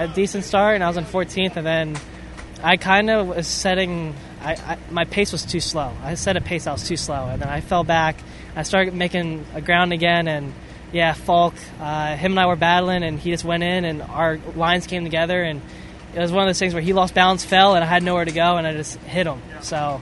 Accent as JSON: {"language": "English", "town": "High Point", "region": "North Carolina", "country": "United States", "tie": "born or raised there", "said": "No, I grew up around High Point."}